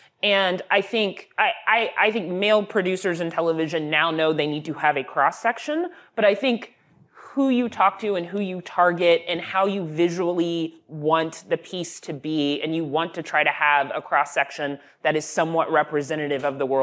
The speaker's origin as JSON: {"language": "English", "region": "Texas", "country": "United States", "tie": "born or raised there", "said": "because I grew up in Texas and I love football and it is what it is."}